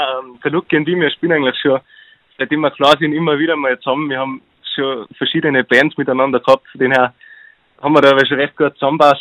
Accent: Erl, Tyrol, Austria; ich bin aus Erl im Unterland.

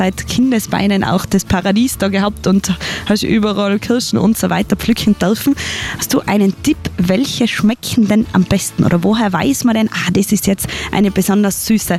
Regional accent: Tyrol, Austria; bis das ganze Obst wirklich bei uns in Tirol reif ist

